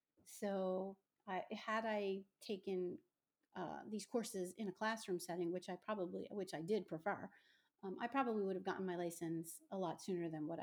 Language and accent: English; Philadelphia, Pennsylvania, United States; I am from Philadelphia, Pennsylvania. Shout out to anybody from Philly or surrounding areas. I was born in South Philadelphia